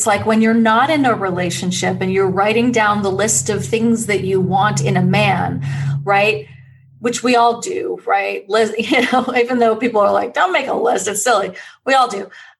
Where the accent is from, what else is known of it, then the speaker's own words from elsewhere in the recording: New York, United States; I'm from New York. I'm from New York, so